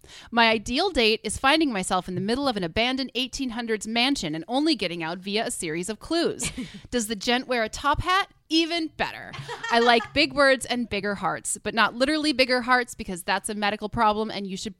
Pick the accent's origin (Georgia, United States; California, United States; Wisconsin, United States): Wisconsin, United States; now in Manhattan, United States; Hi, I'm originally from Wisconsin. Yes, cheese is incredibly important to me. No, I didn't ride a cow to school. I live in Manhattan